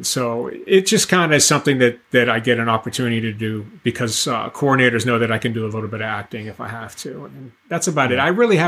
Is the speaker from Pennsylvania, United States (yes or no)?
yes; Pittsburgh, Pennsylvania, United States; Well, my main reason for moving to California, I moved from Pittsburgh, Pennsylvania.